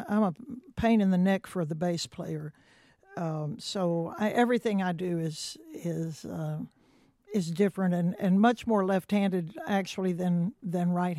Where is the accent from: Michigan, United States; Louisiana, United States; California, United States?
Louisiana, United States; Vinton; also born or lived in Orange, Texas; I was born in Orange, Texas, and raised in Vinton, Louisiana, where all my people were in Louisiana.